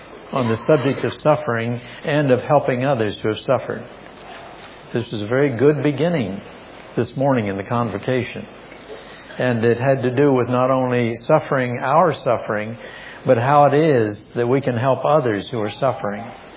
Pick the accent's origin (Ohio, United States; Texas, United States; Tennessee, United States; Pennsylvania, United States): Ohio, United States; New Concord; I came back to New Concord. That was my hometown, with Margie as my bride. And we moved in with my aunt, who had reared me.